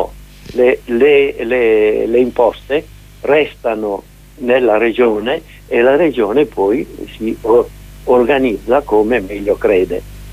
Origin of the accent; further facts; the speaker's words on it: Lombardy, Italy; Siccome io sono della Lombardia, ovviamente conosco relativamente bene la situazione attuale